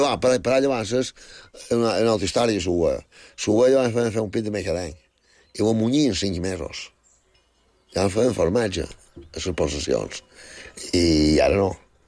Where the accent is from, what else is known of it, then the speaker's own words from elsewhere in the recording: Sant Triau, Balearic Islands, Spain; vaig néixer fora jo, a Sant Triau, en el barri de Sant Maixida. Això està ara anant cap a Campos, hi ha un desvió a la dreta, i és 4 quilòmetres a Sant Triau, i després 2 quilòmetres més hi ha el barri de Sant Maixida